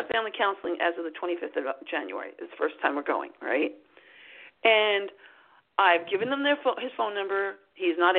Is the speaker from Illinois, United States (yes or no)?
no; New York, United States; now in South Carolina, United States; I'm originally from New York. And I'm a little jumpy about it because it costs more than where we are in South Carolina.